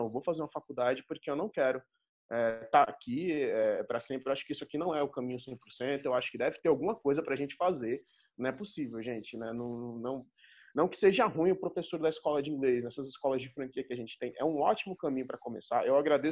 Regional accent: Recife, Pernambuco, Brazil; also born or lived in Maceió; Eu não sou de São Paulo, eu nasci, cresci em Recife, depois eu fui para Maceió. Eu comecei a minha carreira profissional lá.

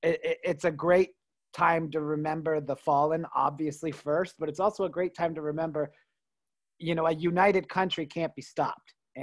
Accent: Canada; I'm from Canada

